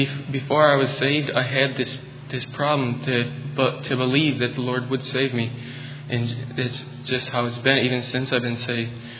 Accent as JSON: {"language": "English", "town": "Southside", "region": "Oklahoma", "country": "United States", "said": "I'm from Southside, Oklahoma."}